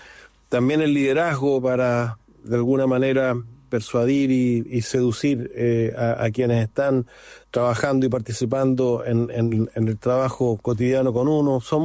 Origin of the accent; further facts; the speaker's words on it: Valparaíso, Chile; also born or lived in Viña del Mar; yo nací en Viña del Mar, pero viví los primeros años de vida en Valparaíso. Estudié en el Colegio Alemán.